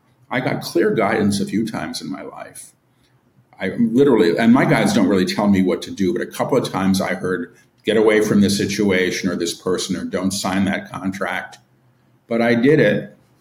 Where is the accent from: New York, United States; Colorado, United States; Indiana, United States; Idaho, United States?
New York, United States; I'm a New Yorker. I never learned how to drive. I live in the freaking rainforest.